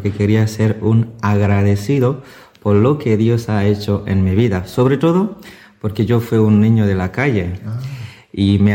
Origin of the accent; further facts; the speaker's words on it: Italy; Spanish is a second language; menos mal crecí en Italia y conocía cómo llamar atención a los jóvenes